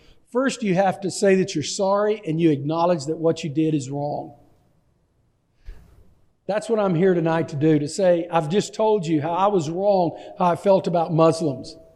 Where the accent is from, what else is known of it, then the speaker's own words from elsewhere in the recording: Texas, United States; I'm from Texas. We know how to deal with stuff like that.